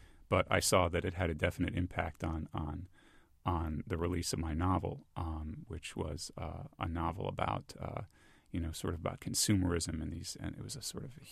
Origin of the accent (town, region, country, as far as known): Brooklyn, New York, United States; born or raised there